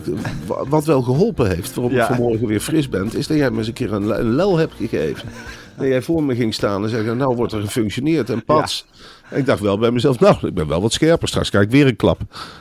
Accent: Arnhem, Gelderland, Netherlands; en daar moet ik als Arnhemmer, ik hoef het woord alleen maar te horen, dan word ik helemaal warm

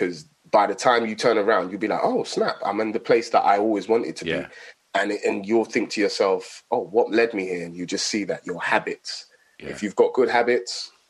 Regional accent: Tottenham, London, United Kingdom; I grew up in Tottenham, but that was like one of the schools that was around the area.

